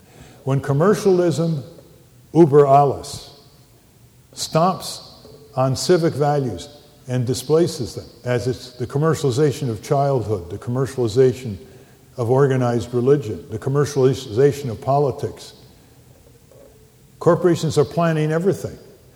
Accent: Connecticut, United States; I was raised in Connecticut, so I know what town meetings are about.

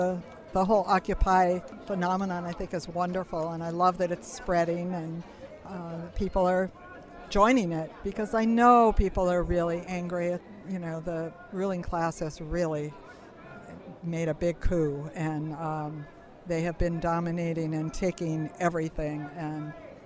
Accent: Gary, Indiana, United States; I grew up in Gary, Indiana, which is a steel town. Everyone I knew worked in the steel industry.

